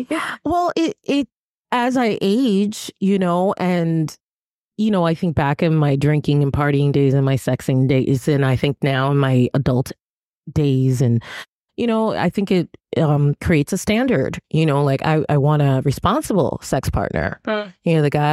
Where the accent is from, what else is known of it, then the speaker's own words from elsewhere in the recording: Hoboken, New Jersey, United States; You know, well, I'm from Hoboken.